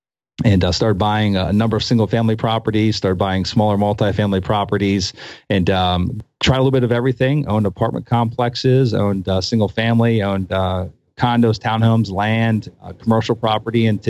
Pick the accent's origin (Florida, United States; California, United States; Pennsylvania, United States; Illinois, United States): Pennsylvania, United States; I grew up in Pennsylvania.